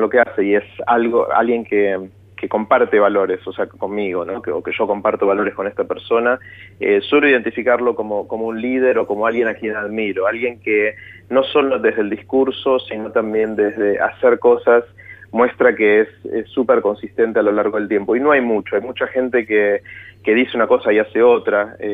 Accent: Argentina; yo soy argentino

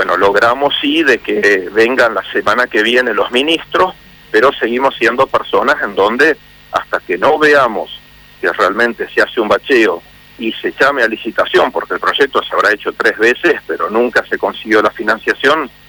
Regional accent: Viale, Entre Ríos, Argentina; born there; also born or lived in Santa Fe; Yo nací en Viale. Yo soy entrerriano, tengo parte de mi familia en Viale, algo de mi familia en Paraná.

